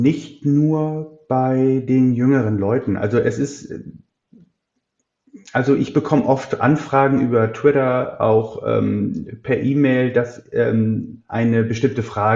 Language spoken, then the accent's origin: German; Plön, Schleswig-Holstein, Germany; ich bin 82 geboren. 1996 gab es bei uns in Plön, wo ich aufgewachsen bin, DSL.